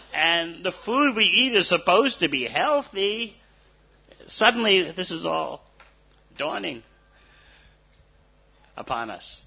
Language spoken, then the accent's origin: English; India; I mean, I'm from India. We all know Krishna.